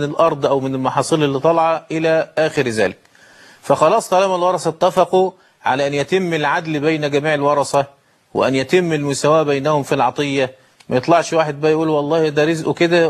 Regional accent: Egypt; فالعرف جرى عندنا في مصر إن كان في قطعة أرض بتزرع

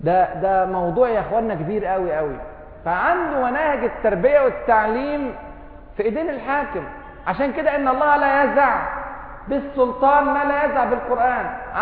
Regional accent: Egypt; ده احنا عندنا في مصر كمان رحمه شويه

